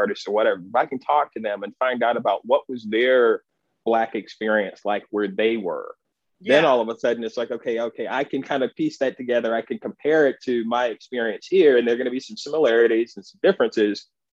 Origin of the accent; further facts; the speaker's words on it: North Carolina, United States; maybe from the South, like me, I'm from North Carolina